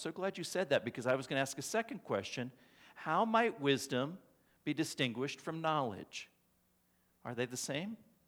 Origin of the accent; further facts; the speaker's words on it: Colorado, United States; Growing up in Colorado, I always heard that we lived in God's country